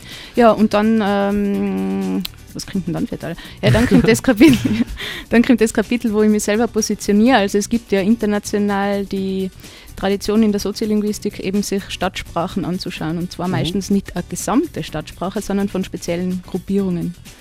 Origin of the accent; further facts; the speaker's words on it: Absam, Tyrol, Austria; ich spreche jetzt nicht richtig Delfer Mundart, weil ich in Absam reden gelernt habe